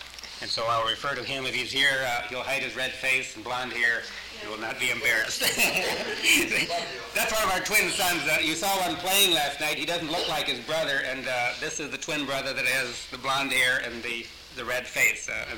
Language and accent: English; Sioux Falls, South Dakota, United States; We're from Sioux Falls, South Dakota.